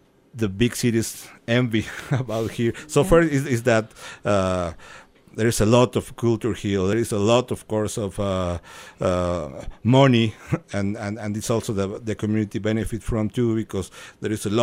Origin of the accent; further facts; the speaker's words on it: Mexico City, Mexico; I come from Mexico City, and even if we have big museums there